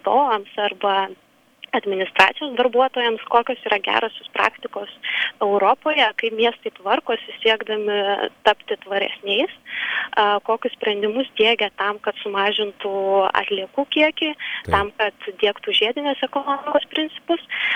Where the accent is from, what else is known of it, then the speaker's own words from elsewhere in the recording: Alytus, Alytus County, Lithuania; Taip, man iš tikrųjų labai malonu, kad mano gimtasis miestas Alytus kelia šį išties visiems Lietuvos miestams nepaprastai svarbų klausimą.